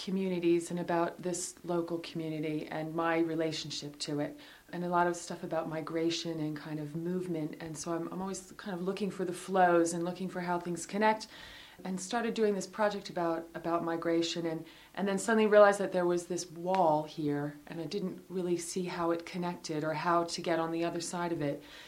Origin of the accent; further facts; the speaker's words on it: Philadelphia, Pennsylvania, United States; now in Armley, United Kingdom; Yeah, I live here in Armley, and I'm originally from Philadelphia.